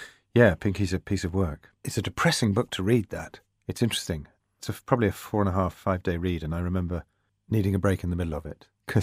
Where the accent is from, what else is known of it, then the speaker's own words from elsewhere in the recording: London, United Kingdom; because I grew up in South London